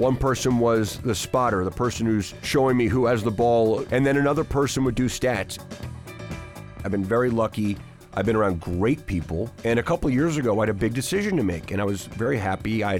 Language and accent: English; Baltimore, Maryland, United States; I'm in my 7th season calling Orioles baseball, and I'm born and raised in Baltimore.